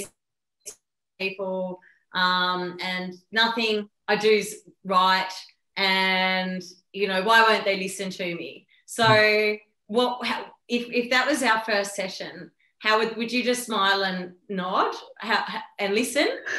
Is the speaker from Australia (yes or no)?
yes; Australia; Sorry, guys, we're Australian, we swear.